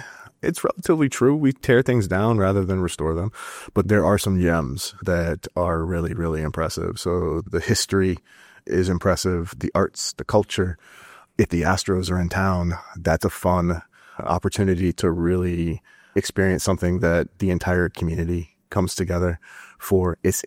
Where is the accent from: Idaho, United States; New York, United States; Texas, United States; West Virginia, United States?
Texas, United States; Houston; So I'm very excited about MPC coming to my hometown next year. So I think it's going to be a lot of fun. And it's kind of a mulligan. MPC was supposed to be in Houston in 2020